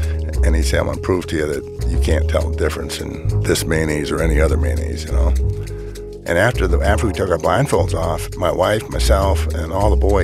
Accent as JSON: {"language": "English", "region": "Michigan", "country": "United States", "tie": "born or raised there", "said": "And from where I'm from, is Posen was right near us, and they raised potatoes. I grew up on a farm that we raised a lot of potatoes."}